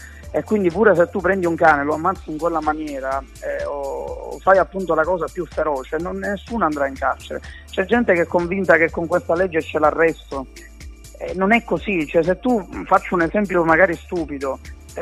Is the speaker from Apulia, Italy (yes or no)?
no; Trapani, Sicily, Italy; qui io sono originario di Trapani, sono siciliano